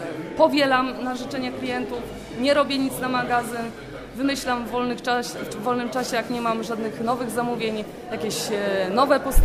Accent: Mszczonów, Masovian Voivodeship, Poland; now in Bavaria, Germany; pochodzę ze Mszczonowa, mieszkam obecnie na Bawarii i przyjechałam do Mszczonowa

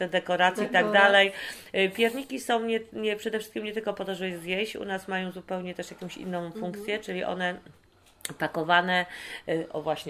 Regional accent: Silesian Voivodeship, Poland; bo ja jestem ze Śląska, więc, więc one są takie śląskie

